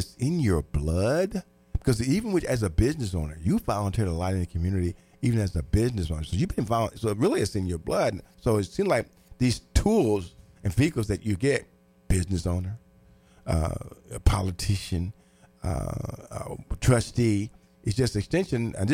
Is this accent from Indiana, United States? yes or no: yes; Terre Haute, Indiana, United States; We grew up together in Terre Haute, Indiana.